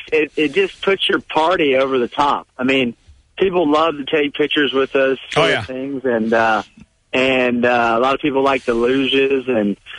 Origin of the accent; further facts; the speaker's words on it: Austin, Texas, United States; I'm down in Texas, down in Austin, Texas, in my hometown.